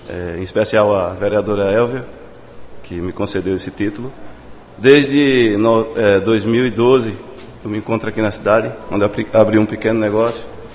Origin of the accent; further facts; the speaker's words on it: Petrolina, Pernambuco, Brazil; now in Guadalupe, Brazil; Sou de Petrolina e hoje cidadão guadalupense, com muito orgulho.